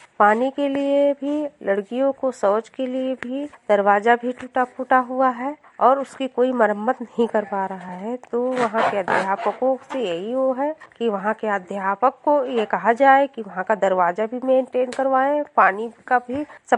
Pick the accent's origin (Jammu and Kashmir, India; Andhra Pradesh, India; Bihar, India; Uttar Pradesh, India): Uttar Pradesh, India; Lakharampur; मैं विकास खंड विशेषरगंज से हूं, ग्राम पंचायत लखारामपुर।